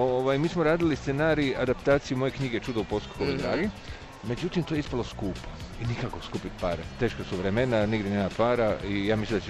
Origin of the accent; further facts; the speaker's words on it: Split, Split-Dalmatia County, Croatia; Zapravo, ja sam iz Splita